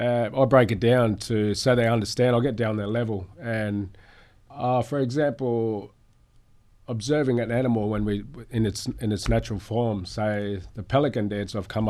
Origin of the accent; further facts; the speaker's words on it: Port Macquarie, New South Wales, Australia; I grew up in Port Macquarie here all my life.